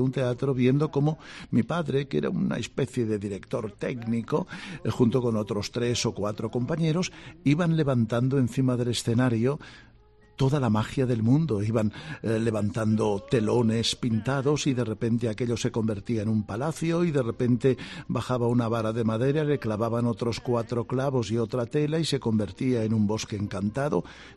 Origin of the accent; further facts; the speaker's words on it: Mollet del Vallès, Catalonia, Spain; Llegábamos al teatro del centro parroquial de Mollet. Estamos hablando de los 8 o 9 años míos.